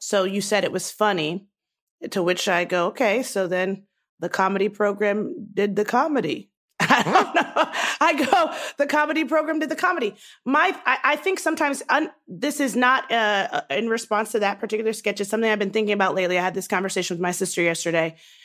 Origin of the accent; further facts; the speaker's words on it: Nigeria; I'm a Black woman who is proud to be Black. I'm a Nigerian woman who is proud to be Nigerian.